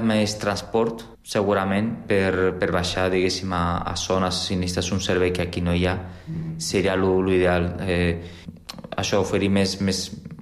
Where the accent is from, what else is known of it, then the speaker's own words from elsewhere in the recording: Gavà, Catalonia, Spain; now in Castelldefels, Spain; jo, el meu municipi d'origen és Gavà, que està al costat de Castelldefels, i estic acostumat a poblacions per sobre dels 50.000 habitants.